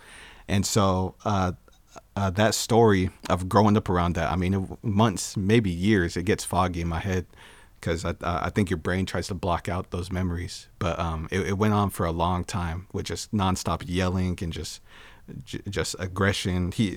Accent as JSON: {"language": "English", "town": "Yakima", "region": "Washington", "country": "United States", "tie": "born or raised there", "said": "growing up in Yakima, Washington, on the Yakima Reservation, that's where all my people come from."}